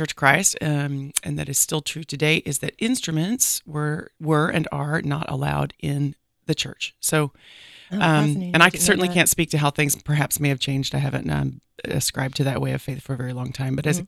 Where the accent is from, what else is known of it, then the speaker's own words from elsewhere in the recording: Tennessee, United States; So that was sort of my background. I'm growing up in Tennessee.